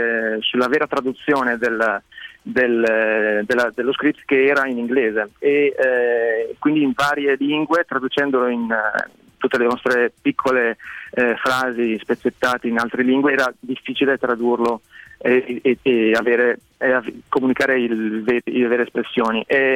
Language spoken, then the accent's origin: Italian; northern Italy, Italy; accent: northern Italian; il mio accento del nord forse è meno utilizzabile, diciamo, in Italia